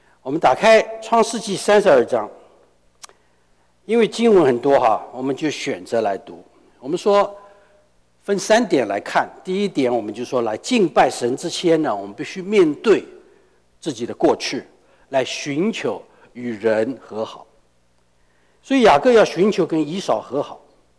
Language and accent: Chinese; Shanghai, China; born there; 从我祖父的那一代，我们就搬到上海去，所以我是生在上海的，从来没有去过老家